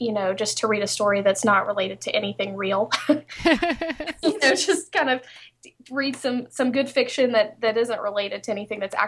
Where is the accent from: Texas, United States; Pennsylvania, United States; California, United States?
Texas, United States; born there; now in Shreveport, United States; I was born in Texas, but I moved here to Shreveport, so that's kind of what I do.